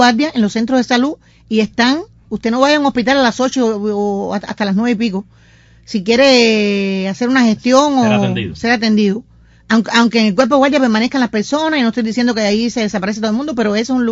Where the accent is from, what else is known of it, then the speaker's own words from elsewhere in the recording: Cuba; somos latinos, somos cubanos, y entre los latinos somos cubanos